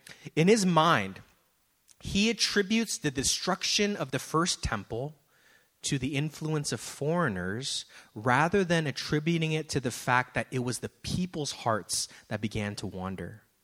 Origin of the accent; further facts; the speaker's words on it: San Francisco, California, United States; Now, I grew up in San Francisco